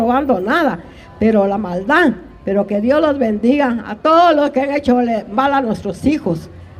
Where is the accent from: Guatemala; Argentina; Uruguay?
Guatemala; Vengo de Guatemala, busco a mi hijo, hace 6 años que no sé nada de él.